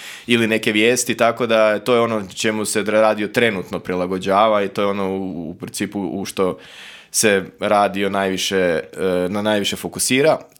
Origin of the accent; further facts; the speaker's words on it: Croatia; kao Hrvat u Europskoj udruzi komercijalnih radija